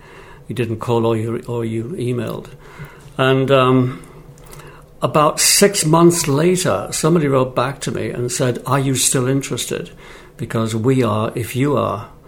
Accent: England, United Kingdom; moved away as an adult; now in Barbados; No, I'm English.

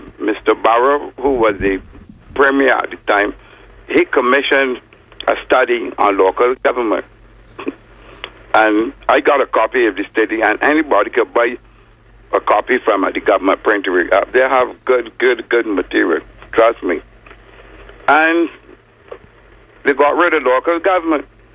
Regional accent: Bridgetown, Saint Michael, Barbados; I born and raised in Bridgetown. I'm in Bridgetown.

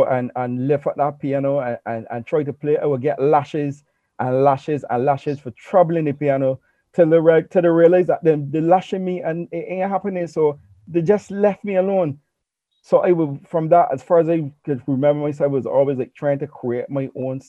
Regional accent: England, United Kingdom; born there; I was born in England.

